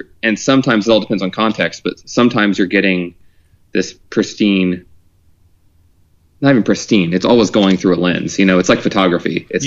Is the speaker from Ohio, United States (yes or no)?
yes; Ohio, United States; So when I was like, so I grew up in Southern Ohio